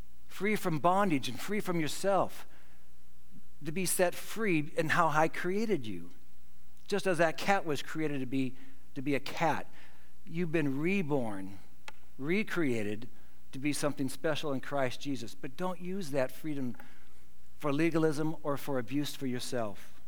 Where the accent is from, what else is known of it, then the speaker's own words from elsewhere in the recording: Sumner, United States; Growing up in Sumner, there was a little old lady that I remember seeing just walking back and forth from town